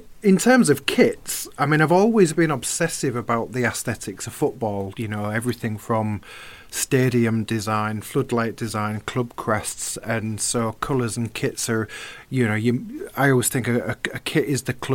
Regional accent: Hull, Yorkshire and the Humber, United Kingdom; Okay, well, I'm from Hull.

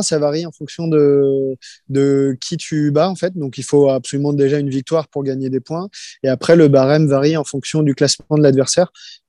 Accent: Rennes, Brittany, France; Je viens de Rennes.

